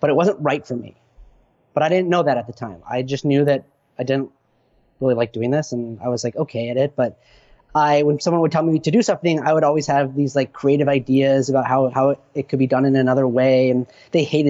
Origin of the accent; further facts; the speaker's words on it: Park City, Utah, United States; I'm selling, you know, ski tickets at the mountain I grew up at in Park City